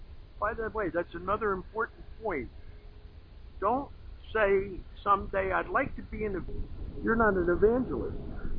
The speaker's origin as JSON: {"language": "English", "town": "Philadelphia", "region": "Pennsylvania", "country": "United States", "tie": "born or raised there", "said": "I was brought up in Philadelphia"}